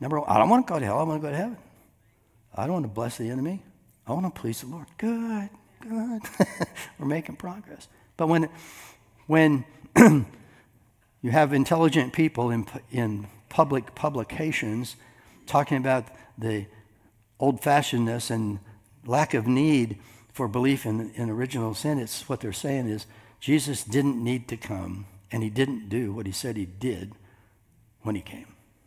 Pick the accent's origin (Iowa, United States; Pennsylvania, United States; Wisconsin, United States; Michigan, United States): Iowa, United States; I'm from Iowa, man. They don't have accents. They have corn.